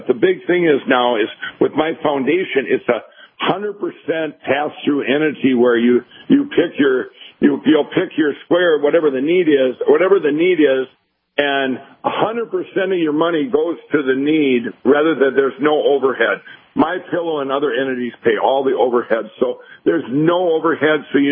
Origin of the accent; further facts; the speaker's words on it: Minneapolis, Minnesota, United States; We're starting in my home state here, hometown of Minneapolis, Minnesota, and then we're going to Detroit.